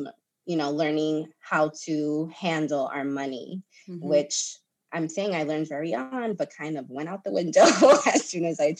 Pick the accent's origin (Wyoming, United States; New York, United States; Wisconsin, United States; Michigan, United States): New York, United States; Queens; So I was born and raised in Queens. My mother, she's Dominican. I was born and raised in Queens.